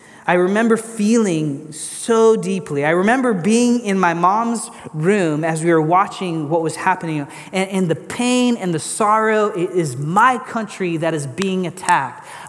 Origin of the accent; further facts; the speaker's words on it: Troutdale, Oregon, United States; also born or lived in Gresham / Beaverton; Portland. I have known no other home. I've been in Portland my whole life. I grew up in Troutdale, Gresham. I drove my bike to Reynolds High School. Then we moved to Beaverton.